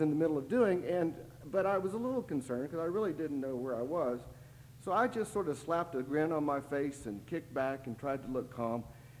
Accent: Texas, United States; And I said, no, I'm a Texan. I'm from Texas.

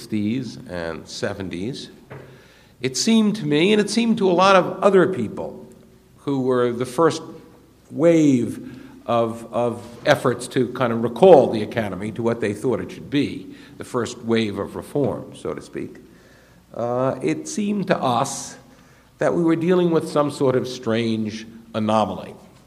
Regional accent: Brooklyn, New York, United States; Long ago, I was a bookish lad growing up in Brooklyn

